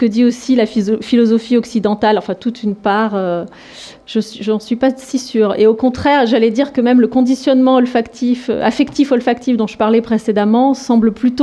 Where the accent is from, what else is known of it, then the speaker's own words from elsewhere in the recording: France; En plus, nous sommes Français